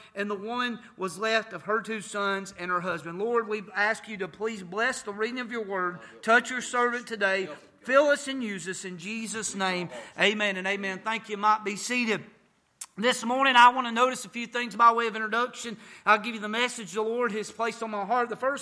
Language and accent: English; Appalachia, United States; Now look, I'm from Appalachia, me and Brother John, and I know how that we say it back home, Malon and Chilion.